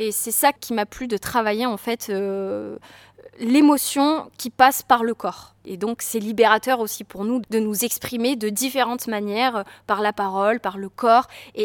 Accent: Avignon, Provence-Alpes-Côte d'Azur, France; je suis d'ici, je suis née à Avignon et j'aime Avignon profondément

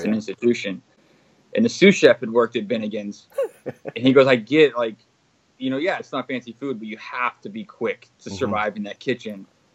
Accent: Sugar Land, Texas, United States; No, I grew up in Houston. Well, okay. Sugar Land, a suburb of Houston.

